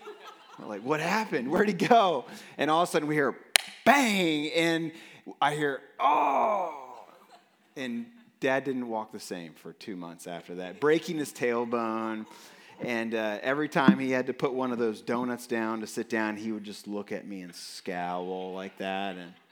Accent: Newark, Ohio, United States; I grew up in Newark, Ohio, and I kind of grew up on the east side of Newark, so basically in the hills.

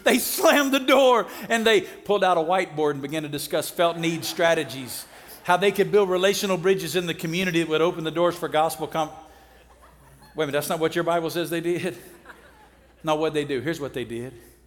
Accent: Alabama, United States; now in Las Vegas, United States; Like I'm originally from Alabama. When God called us to Las Vegas, you couldn't have picked a place further off our radar.

